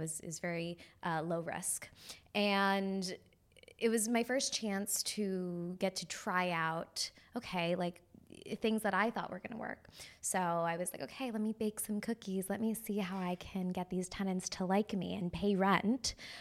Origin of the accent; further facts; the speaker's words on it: New York City, New York, United States; So I am a New Yorker. I was born in the Upper East Side.